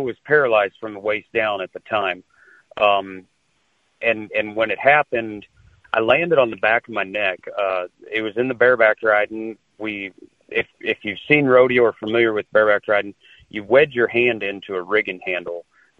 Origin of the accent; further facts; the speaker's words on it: Tabor, South Dakota, United States; I grew up in Taber, South Dakota. Taber is about 300 people big.